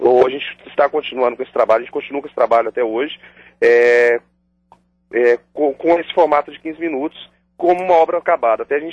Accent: Belo Horizonte, Minas Gerais, Brazil; a gente é daqui de Belo Horizonte

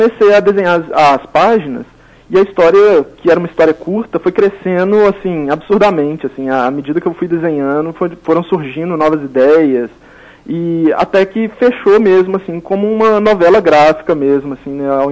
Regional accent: Belo Horizonte, Minas Gerais, Brazil; eu sou da região do Barreiro

